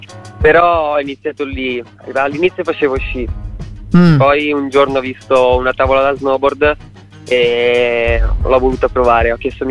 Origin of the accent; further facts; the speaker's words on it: Ascoli Piceno, Marche, Italy; Io vengo da Ascoli Piceno, Marche.